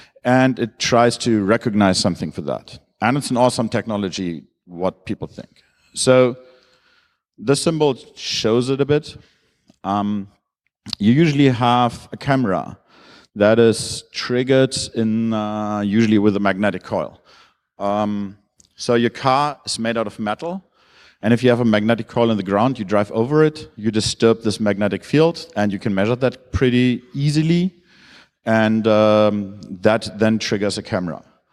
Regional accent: Germany; I'm from Germany. I'm used to some things called privacy, because we have laws about those things.

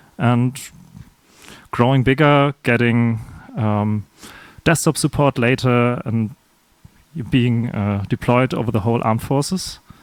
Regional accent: Karlsruhe, Baden-Württemberg, Germany; English is a second language; Hi. I'm from Karlsruhe, Germany. Studied there, Master of Computer Science with formal verification.

